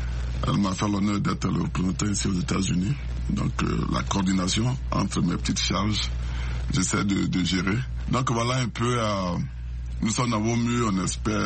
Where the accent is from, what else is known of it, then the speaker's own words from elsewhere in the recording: Côte d’Ivoire; je suis donc ivoirien ancien militaire ancien paracommando américain